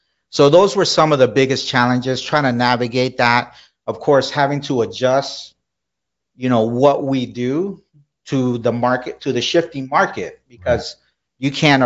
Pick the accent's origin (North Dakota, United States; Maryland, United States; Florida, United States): Florida, United States; Miami; I was born in this country, but I grew up, you know, my parents are Colombian. I grew up in Miami.